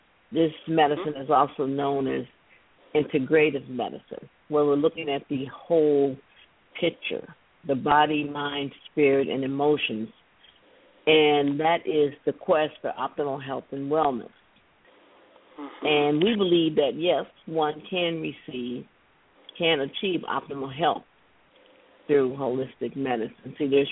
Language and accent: English; Joliet, Illinois, United States; moved away as an adult; also born or lived in Los Angeles / Omaha; I grew up in Joliet. I went to Joliet Central High School, Joliet Junior College